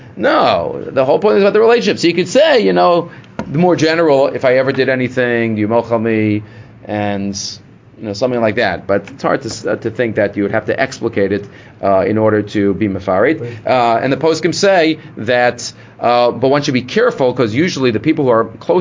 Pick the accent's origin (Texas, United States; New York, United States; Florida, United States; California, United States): New York, United States; Far Rockaway; I grew up in Far Rockaway in the Shivel, Rabbi Rubin.